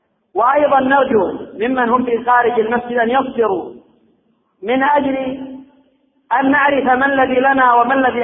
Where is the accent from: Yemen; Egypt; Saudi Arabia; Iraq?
Yemen